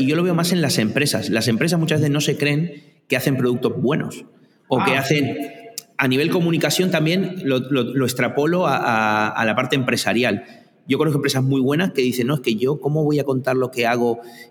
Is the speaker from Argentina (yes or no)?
yes; Argentina; yo, bueno, soy argentino, no, tú lo sabes, y tenemos una parte también muy latina, pero tenemos una pequeña parte anglosajona